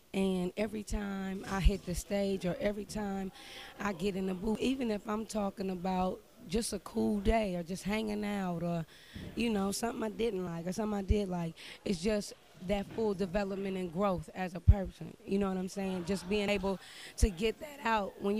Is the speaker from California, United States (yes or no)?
yes; Richmond, California, United States; I'm from Richmond. Yeah, so I'm Richmond, California, though.